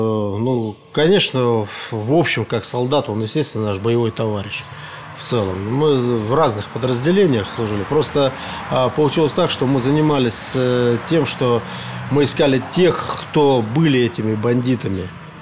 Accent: Topki, Kemerovo Oblast, Russia; Я сам из Кузбасса, я Топкинский родом. Родился, вырос там.

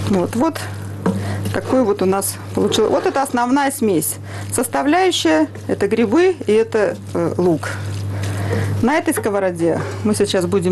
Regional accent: Baku, Azerbaijan; у меня есть корни. Я сама родом из Баку.

